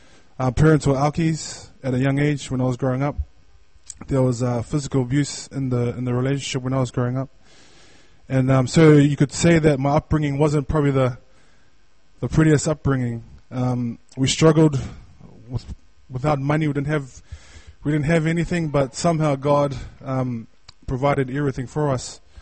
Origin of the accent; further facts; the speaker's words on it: Otara, Auckland, New Zealand; But I was born and raised in Otara. I have a family of, there's 9 of us kids, plus mum and dad, which makes 11.